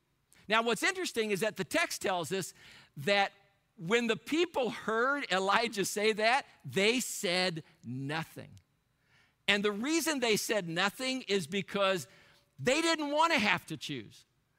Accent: Mount Carmel, Illinois, United States; born there; Actually, I was born in Mount Carmel, Illinois.

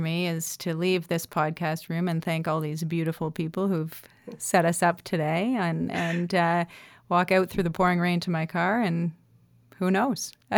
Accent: Ontario, Canada; also born or lived in Nova Scotia; I think growing up in Northern Ontario

